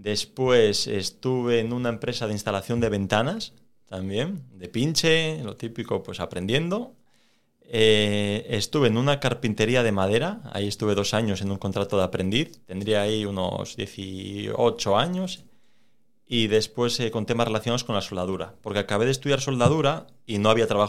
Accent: Gijón, Asturias, Spain; No, yo soy de Gijón. Mi padre es de Mieres, pero se vino muy niño para Gijón. Con 8 años o así se vino para Gijón y yo nací aquí en Gijón. Eran de la Calzada, vinieron a vivir a la Calzada.

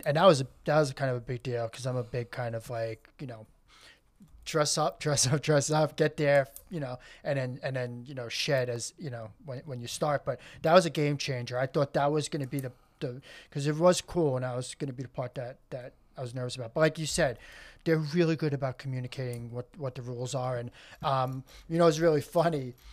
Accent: New York, United States; like you mentioned, I'm from New York.

